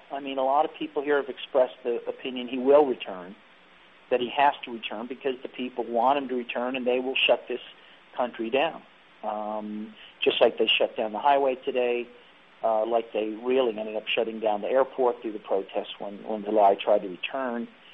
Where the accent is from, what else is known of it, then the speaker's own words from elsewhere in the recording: United States; speaking as American, you could say that about almost every president